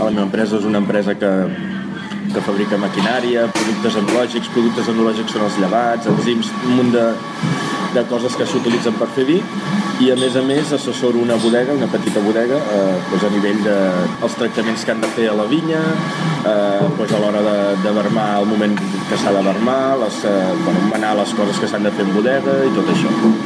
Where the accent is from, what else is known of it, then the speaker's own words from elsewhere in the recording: Reus, Catalonia, Spain; Jo soc de Reus, del costat de Tarragona